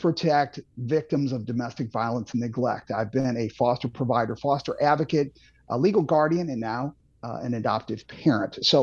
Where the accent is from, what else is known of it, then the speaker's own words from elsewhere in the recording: St. Charles, Missouri, United States; remind me a lot of what it was like growing up in St. Charles before we had all the casino money and all the development that turned St. Charles into something else.